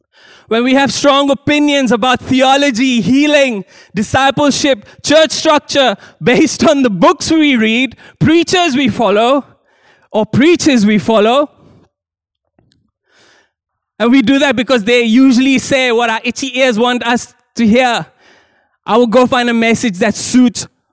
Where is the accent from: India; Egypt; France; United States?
India; So I come from India, and many years ago, this good friend of mine came to me in confidence